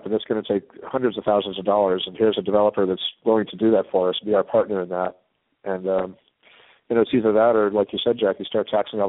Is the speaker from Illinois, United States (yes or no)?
no; Boston, Massachusetts, United States; now in Redondo Beach, United States; I grew up in Boston where there's great respect for the history, and the old buildings are still being used and repurposed that were there, you know, in the 1700s.